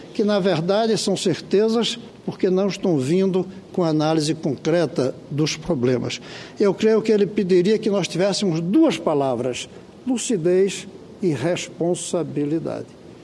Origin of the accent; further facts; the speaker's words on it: Recife, Pernambuco, Brazil; que eu acompanhei como recifense desde o dia que ele ali chegou